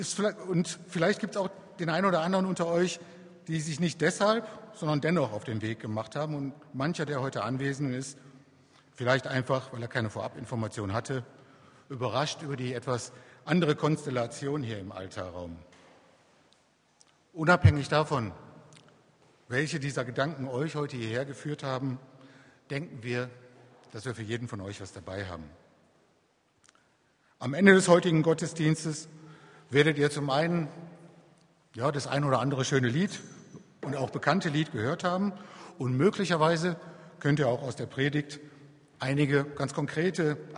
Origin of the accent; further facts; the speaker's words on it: Waltersdorf, Germany; der Marcel Mäuser und ich, wir stammen aus Waltersdorf beide